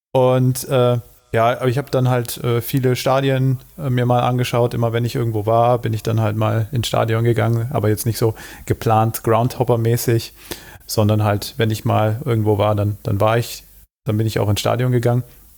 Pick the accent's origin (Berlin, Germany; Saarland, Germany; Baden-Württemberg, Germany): Berlin, Germany; born there; Also meine Eltern kommen auch nicht aus Berlin, aber ich bin in Berlin geboren, weil meine Eltern da ein paar Jahre gelebt haben.